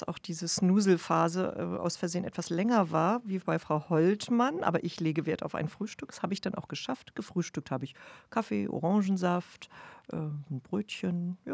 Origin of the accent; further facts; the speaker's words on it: Schleswig-Holstein, Germany; Ich bin irgendwie mehr so ein Landtyp, okay. Irgendwie so ein Nordtyp auch irgendwo. Ich komme ja selbst aus Schleswig-Holstein. Ich brauche mal irgendwas mit Meer.